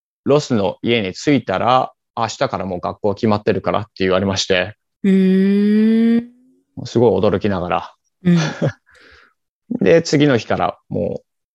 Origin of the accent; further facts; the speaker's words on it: Tokyo, Japan; also born or lived in New Jersey, United States / Ashiya; 僕はアメリカニュージャージーで生まれて、生後6ヶ月で、日本の芦屋市に引っ越しまして